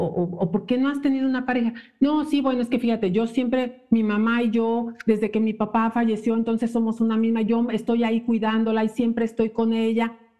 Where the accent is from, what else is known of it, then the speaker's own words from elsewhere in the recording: Mexico City, Mexico; born there; No, nací en Ciudad de México, pero yo me siento zacatecana.